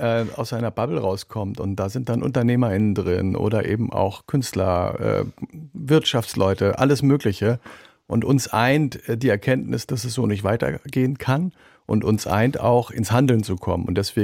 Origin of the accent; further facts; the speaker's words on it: Kiel, Schleswig-Holstein, Germany; Also ich komme ja von der Nordsee, die Ostsee, es war auch lange Zeit meine Heimat, bin in Kiel groß geworden.